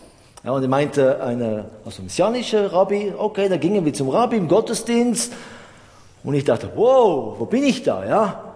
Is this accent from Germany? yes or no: no; Israel; wir sind ja in Israel aufgewachsen unter messianischen Juden